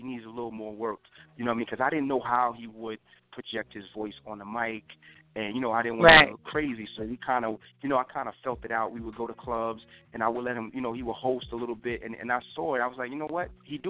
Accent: New York, United States; I came about in Harlem. I'm from Harlem

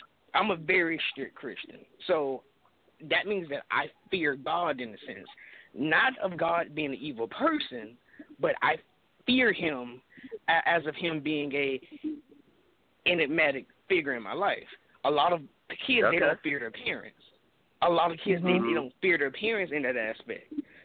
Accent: Jacksonville, Florida, United States; I'm from Jacksonville, Florida.

